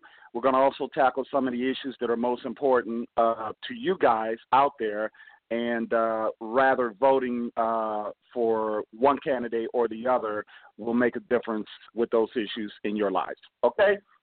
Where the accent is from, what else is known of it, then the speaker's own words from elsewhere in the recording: Ohio, United States; now in Florida, United States; I'm from Ohio originally, and everybody's like down here in Florida. They just hug themselves when I say Ohio.